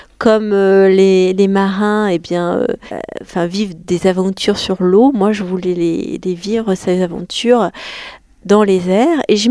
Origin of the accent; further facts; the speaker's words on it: Noirétable, Auvergne-Rhône-Alpes, France; Oui, j'ai grandi à Noirétable, à 30 km de Roanne.